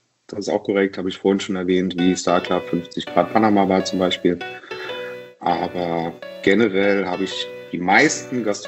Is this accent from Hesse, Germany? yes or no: no; Mainz, Rhineland-Palatinate, Germany; natürlich auch in meiner Heimatstadt Mainz.